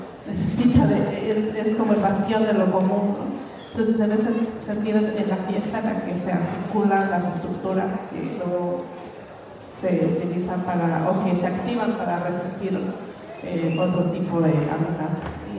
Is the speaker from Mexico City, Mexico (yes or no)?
no; Oaxaca, Mexico; Yo vengo de Oaxaca, en la región, en la Sierra Norte